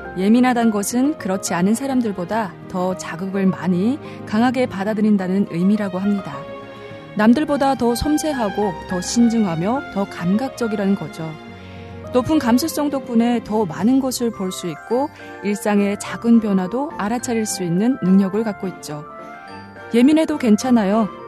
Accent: Musan, North Hamgyong, North Korea; now in South Korea; 저는 똑소리 나는 무산 여자

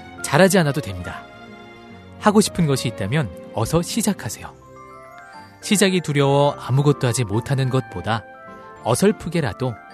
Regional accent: Seoul, South Korea; 저는 따뜻한 서울 남자

